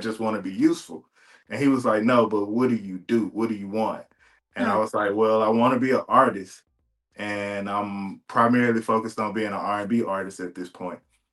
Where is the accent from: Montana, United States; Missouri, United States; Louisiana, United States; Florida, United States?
Louisiana, United States; Monroe; because I'm from Monroe, Louisiana, and it's 70% black. And I grew up all black schools all my life.